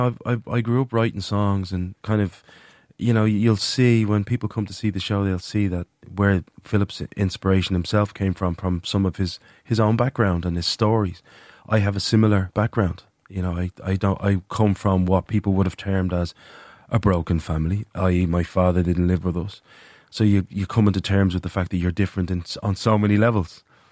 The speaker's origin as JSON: {"language": "English", "town": "Dublin", "region": "Leinster", "country": "Ireland", "tie": "born or raised there", "said": "I was born and raised in Drimna, Dublin 12, proudly so."}